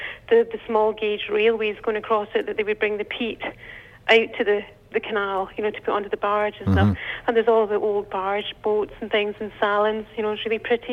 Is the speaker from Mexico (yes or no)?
no; Edinburgh, Scotland, United Kingdom; from Scotland.